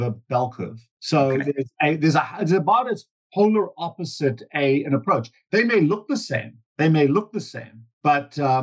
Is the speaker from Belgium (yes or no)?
no; South Africa; moved away as an adult; also born or lived in United States / Canada; I came to North America from South Africa under strained conditions and had to leave the country for military service reasons. And South Africa was going through a lot of upheaval.